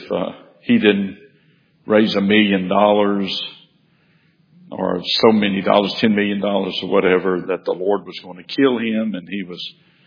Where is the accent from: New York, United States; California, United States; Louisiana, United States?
Louisiana, United States; Baton Rouge; I remembered saying to some people when they heard I was from Baton Rouge